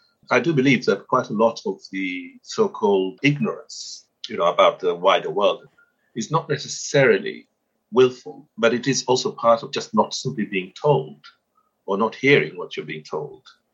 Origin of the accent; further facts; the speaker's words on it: Zanzibar, Tanzania; I'm from Zanzibar, and the fact that I've lived most of my life outside doesn't ever take that away.